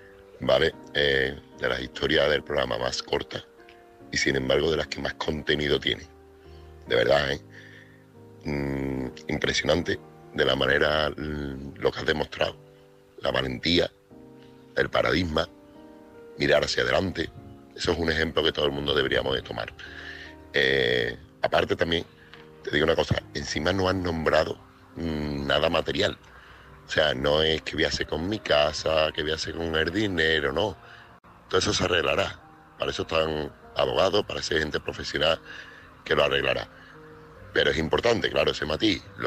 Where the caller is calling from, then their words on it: Seville, Andalusia, Spain; corresponsal de Sevilla.